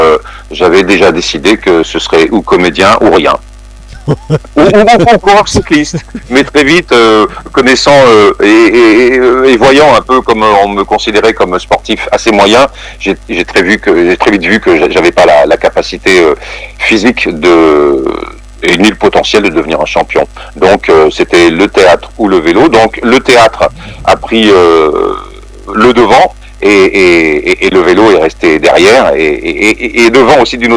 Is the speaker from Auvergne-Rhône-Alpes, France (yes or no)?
no; Aubagne, Provence-Alpes-Côte d'Azur, France; Je viens d'Aubagne, moi, Aubagne en Provence.